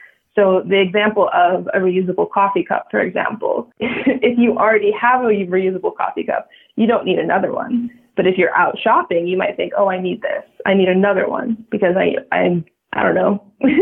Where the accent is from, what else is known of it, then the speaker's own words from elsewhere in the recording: United States; So coming from the United States, which is very, very consumer focused, you know, growing up in America and being American